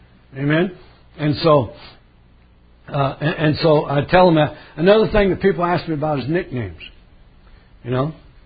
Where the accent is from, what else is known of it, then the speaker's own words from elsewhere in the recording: Indiana, United States; also born or lived in Texas; I don't know, y'all, I'm from Texas. Well, I'm originally from Indiana